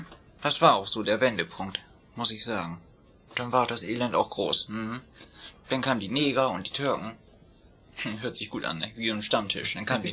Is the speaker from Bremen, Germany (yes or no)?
yes; Bremen, Germany; Du konntest als Bremer nirgendwo hinfahren, du wurdest gleich hops genommen mit einem.